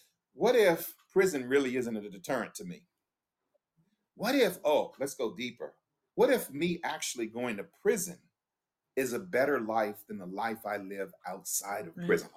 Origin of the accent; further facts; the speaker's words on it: Washington, District of Columbia, United States; Growing up in Washington, D.C., or I know of people